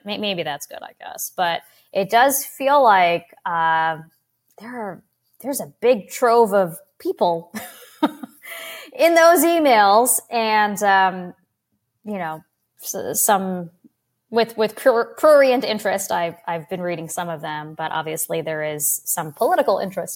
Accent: Florida, United States; I grew up in South Florida, and there were lots of protests over this butterfly ballot

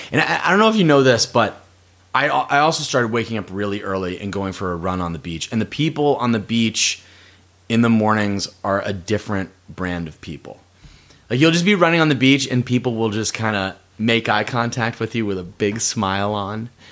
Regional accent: Massachusetts, United States; So I grew up in Massachusetts. I went to an all-boys Catholic school, came from an Irish Catholic family.

